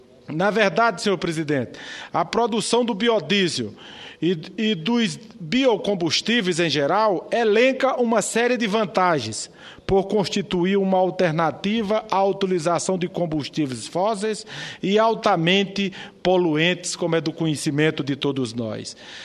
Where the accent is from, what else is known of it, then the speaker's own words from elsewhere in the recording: Northeast Region, Brazil; Todos nós, senhor presidente, que somos do Nordeste, especificamente da área considerada menos produtiva no que se refere à agricultura, no que se refere à pecuária